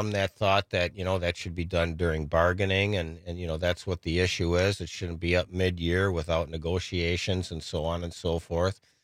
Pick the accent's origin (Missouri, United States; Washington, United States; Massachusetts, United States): Missouri, United States; Jefferson City; so I went back to my hometown of the city of Jefferson and, you know, worked part-time there for a while.